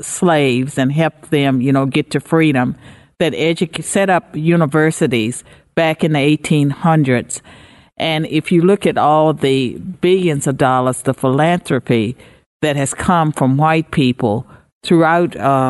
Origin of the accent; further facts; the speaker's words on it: United States; I'm glad that I'm an American, and I'm a descendant of slaves on at least one side of my family.